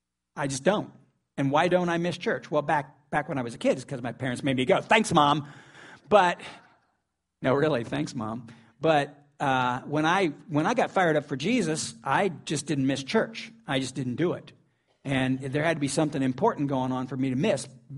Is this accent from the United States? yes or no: yes; the South, United States; Yeah, I'm from the South.